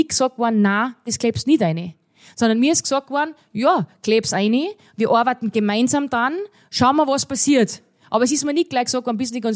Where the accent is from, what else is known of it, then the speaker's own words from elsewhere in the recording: Wagrain, Salzburg, Austria; ich bin aufgewachsen in Wagrain und ich war immer schon ein bisschen anders.